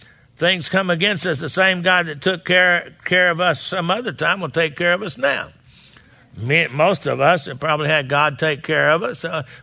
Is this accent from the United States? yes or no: yes; Texas, United States; and I grew up down there in Texas.